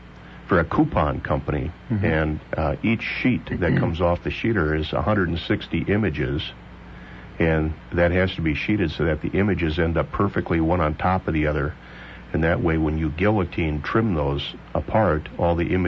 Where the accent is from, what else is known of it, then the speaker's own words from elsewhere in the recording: Appleton, Wisconsin, United States; Well, my background is that I grew up in Appleton, and I attended the University of Wisconsin down in Madison.